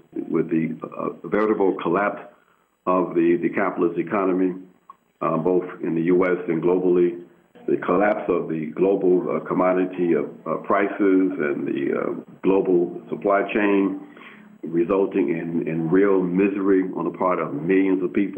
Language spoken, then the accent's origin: English; Chicago, Illinois, United States; I came from a traditional black family in the sense that the family was